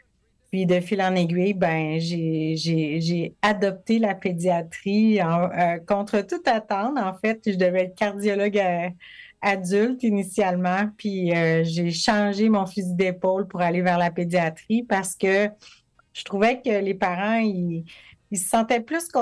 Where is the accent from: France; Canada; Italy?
Canada; Jonquière, Quebec; je suis originaire de Jonquière, au Saguenay-Lac-Saint-Jean. J'ai été élevée pas mal entre le Saguenay puis le Lac-Saint-Jean, près de l'Adoré. Je me suis dirigée vers Québec à mes 17 ans